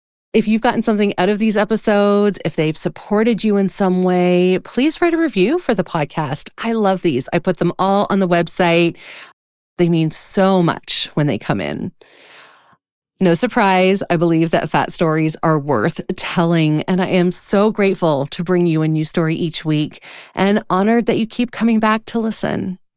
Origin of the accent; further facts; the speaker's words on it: Canada; as a Canadian, I have to pay Canadian dollars, Canadian shipping. There's no free shipping to Canada